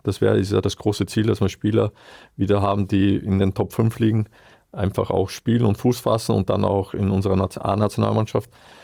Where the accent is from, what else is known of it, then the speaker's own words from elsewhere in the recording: Austria; was bei uns in Österreich halt noch hinzukommt